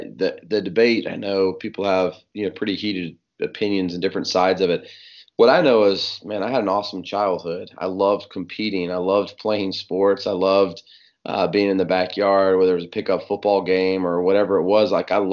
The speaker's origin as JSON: {"language": "English", "region": "California", "country": "United States", "tie": "born or raised there", "said": "I grew up out in California and my dad was a high school coach out there."}